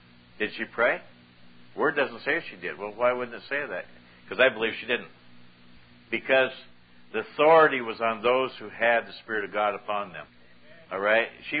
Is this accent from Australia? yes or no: no; Ireland; I'm an Irish boy, and I was always taught 13 was an unlucky number.